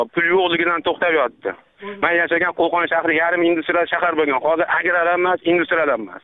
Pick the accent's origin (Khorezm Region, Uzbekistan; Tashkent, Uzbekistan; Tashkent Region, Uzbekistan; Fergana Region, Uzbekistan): Fergana Region, Uzbekistan; Kokand; men Qo'qondanman